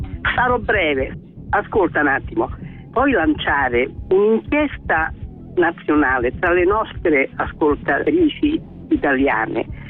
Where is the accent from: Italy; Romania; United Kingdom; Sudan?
Romania; Se ti dico che sono rumeno.